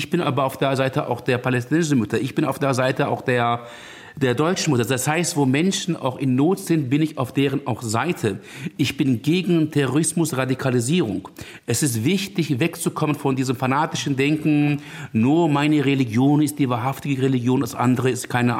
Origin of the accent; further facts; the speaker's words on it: Elazığ, Elazığ Province, Turkey; ich komme ja aus dem Ort Elazığ, also Osttief-Anatolien. Das ist ja auch ein sehr schöner Naturort